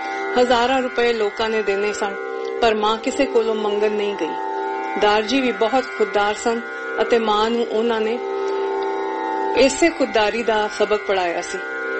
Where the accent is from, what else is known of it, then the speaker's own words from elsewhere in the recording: Mumbai, Maharashtra, India; ਮੇਰਾ ਜਨਮ 13 April 1949 ਨੂੰ ਬੰਬਈ ਵਿਚ ਹੋਇਆ। ਅਸੀਂ ਸਾਰੇ ਵੱਡੀ ਮਾਸੀ ਮਹਿੰਦਰ ਦੇ ਨਾਲ ਅੰਧੇਰੀ ਬੰਬਈ ਹੀ ਰਹਿੰਦੇ ਸਾਂ, ਜਿੱਥੇ ਬਹੁਤ ਵੱਡੀ ਕੋਠੀ ਸੀ, ਵਿਚਕਾਰ ਖੂਹ ਸੀ ਅਤੇ ਪਿੱਛੇ ਸਮੁੰਦਰ।